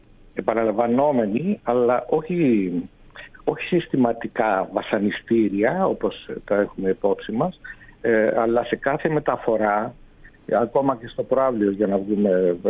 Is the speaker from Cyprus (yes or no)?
yes; Cyprus; δεν είχαμε καθόλου μεγάλες διαφορές με τους Τουρκοκύπριους σαν Ελληνοκύπριοι.